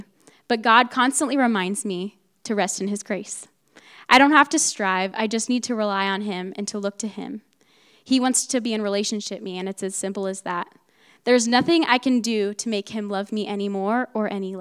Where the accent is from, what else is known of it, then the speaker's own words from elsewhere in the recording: Ohio, United States; I grew up in Ohio, and for my whole life, I went to church with my family every Sunday